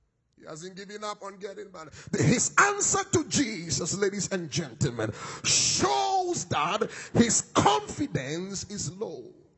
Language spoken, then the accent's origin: English; Accra, Greater Accra, Ghana; I came all the way from Accra, Ghana to speak to one person